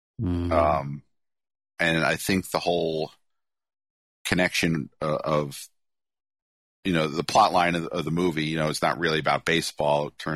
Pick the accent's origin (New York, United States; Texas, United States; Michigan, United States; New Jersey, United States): New Jersey, United States; Like I said, I'm from North Jersey.